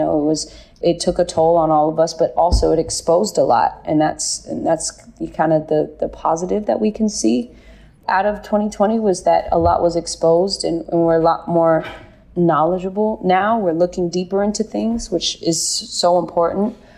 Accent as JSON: {"language": "English", "region": "California", "country": "United States", "said": "Obviously, I'm from the Bay Area, and, you know, the Black Panthers were rich in the Bay Area"}